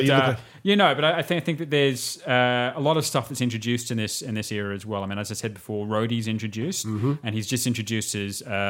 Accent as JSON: {"language": "English", "country": "Australia", "said": "Well, we're being Australian."}